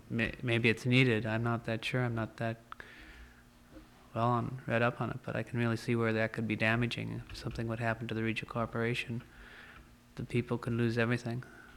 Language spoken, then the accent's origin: English; Wisconsin, United States; now in Alaska, United States; Wisconsin.